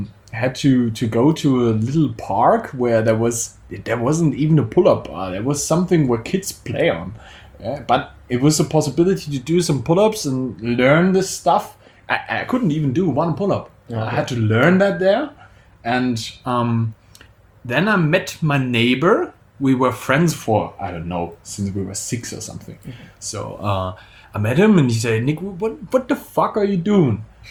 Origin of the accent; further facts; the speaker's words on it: Germany; English is a second language; I dropped out of army, of the German army. I'm from Germany, actually.